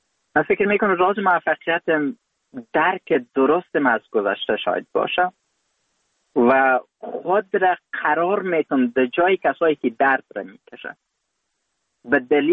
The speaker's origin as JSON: {"language": "Persian", "country": "Afghanistan", "tie": "born or raised there"}